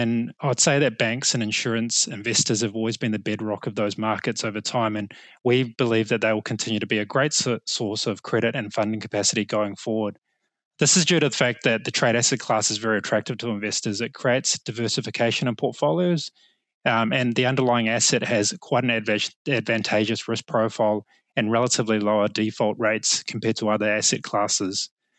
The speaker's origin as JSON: {"language": "English", "country": "New Zealand", "lives_now": "Australia", "said": "I'm actually a Kiwi living in Australia."}